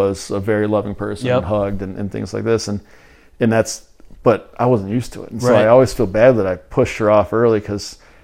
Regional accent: Ypsilanti, Michigan, United States; I grew up in Ipsy, but I went to school in Ann Arbor for elementary school. I went to school in Westland for high school, right?

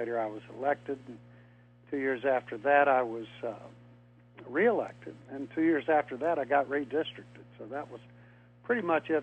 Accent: Virginia, United States; I grew up in Tidewater, Virginia, where sort of the nation, you know, was founded, Jamestown and Williamsburg

